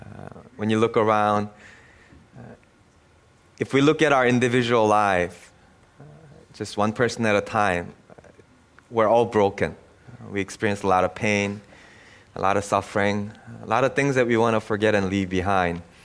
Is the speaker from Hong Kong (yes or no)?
no; South Korea; now in Canada; I'm Canadian, and I actually hold dual citizenship. So whenever I go back, I've been using my other passport, Korean passport, and I just assumed that, you know, I'm going back to my home country.